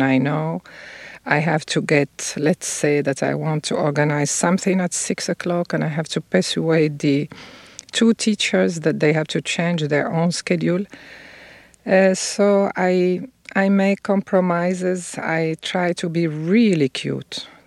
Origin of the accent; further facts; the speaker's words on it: Fez, Fès-Meknès, Morocco; I am in from Fez, which is this 9th century old city with a lot of crafts.